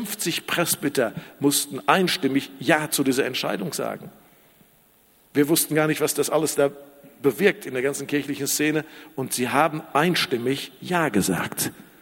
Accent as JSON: {"language": "German", "town": "Iserlohn", "region": "North Rhine-Westphalia", "country": "Germany", "tie": "born or raised there", "said": "ich war dann damals noch in meiner Heimatstadt in Iserlohn"}